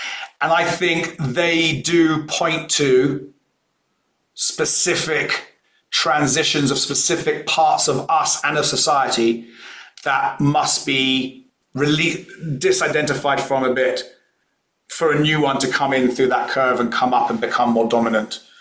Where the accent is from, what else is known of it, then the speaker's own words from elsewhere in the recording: Hampstead, London, United Kingdom; I grew up in Hampstead in London, which is the slightly posh, snobby, upper middle class Jew version of me, right?